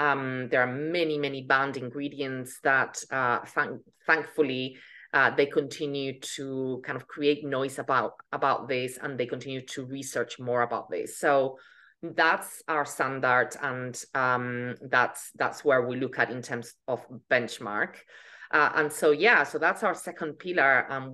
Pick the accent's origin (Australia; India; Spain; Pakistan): Spain; also born or lived in United Kingdom; now in New York, United States; Yes, I am in New York. I come from Europe. I am from Spain, and I lived in the UK for a long, long time. And I've been in the States now for 7 years.